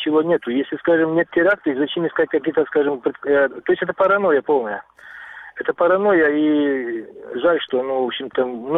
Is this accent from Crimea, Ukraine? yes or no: yes; Crimea, Ukraine; Я сам тогда рос в Крыму, мне было 9 лет, когда мы сюда приехали в Крым, 69-й и дальше сюда вот годы.